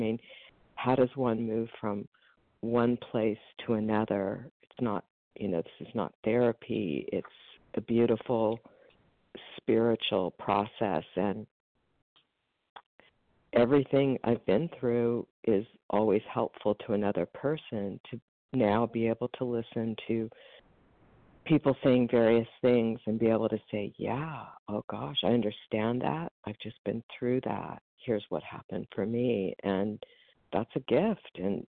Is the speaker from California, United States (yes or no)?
yes; Los Angeles, California, United States; Oh, I am from California, Los Angeles.